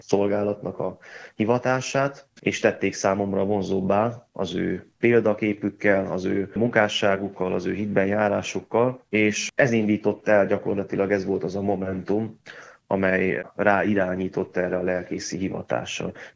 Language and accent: Hungarian; Carei, Satu Mare County, Romania; moved away as an adult; now in Hungary; én a Párciumban nőttem fel, Nagykárolyban, gyakorlatilag nem állt szándékomban semmiféleképpen Magyarországon szolgálni.